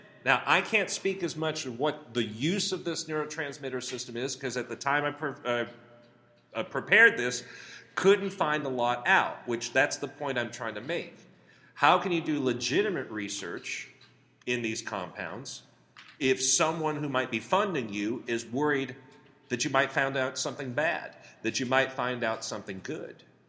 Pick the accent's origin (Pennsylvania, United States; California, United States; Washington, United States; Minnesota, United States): California, United States; I mean, I'm coming from California.